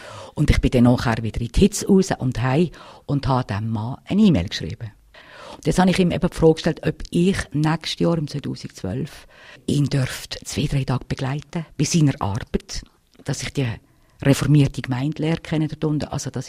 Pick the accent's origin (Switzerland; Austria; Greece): Switzerland; Ich bin Schweizerin. Ich laufe auch als Schweizerin in Tunesien rum.